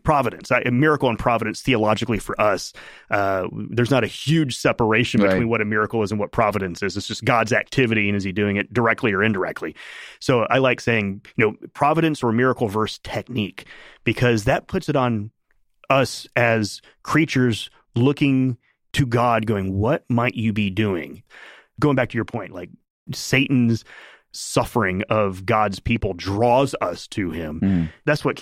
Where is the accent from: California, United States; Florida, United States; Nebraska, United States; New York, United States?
Florida, United States; Sarasota; I wanted a job in my hometown in Sarasota. My mom and dad live there, my sister and her husband